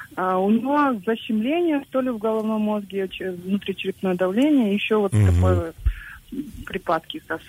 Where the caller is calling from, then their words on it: Kyrgyzstan; А я звоню из Кыргызстана.